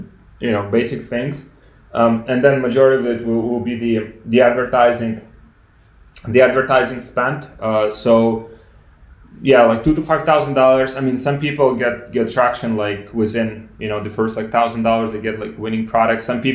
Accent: Ukraine; I'm from Ukraine.

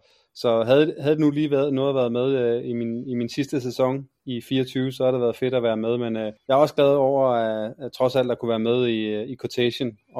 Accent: Rødovre, Capital Region of Denmark, Denmark; kommer hjem over Farum igennem min hjemby Rødovre

